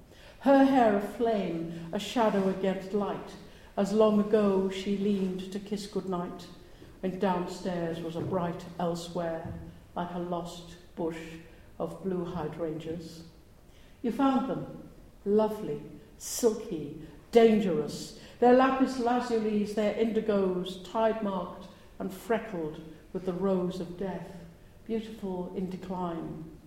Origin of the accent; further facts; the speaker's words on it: Barry, Wales, United Kingdom; also born or lived in Cardiff; when I was born in Cardiff, but then went to live in Barry, which is notorious these days because of Gavin and Stacey. We lived by the lake, called Mount Lake, in Barry